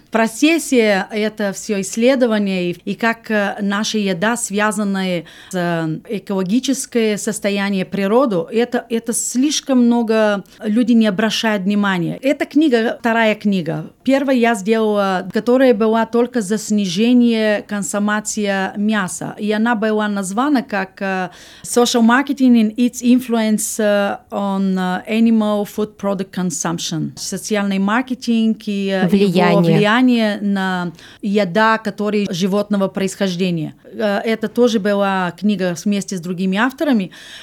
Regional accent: Bulgaria; Russian is a second language; в Болгарии, я из Болгарии, до перестройки, как-то называется. В 79-м году я тогда была, наверное, в 8-м классе. И мой русский из этого времени.

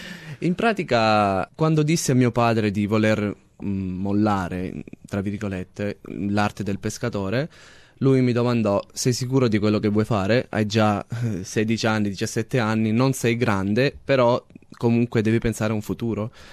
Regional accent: Reggio Calabria, Calabria, Italy; moved away as an adult; now in Australia; Vengo da Reggio Calabria, sono venuto in Australia un anno e mezzo fa, che avevo 25 anni.

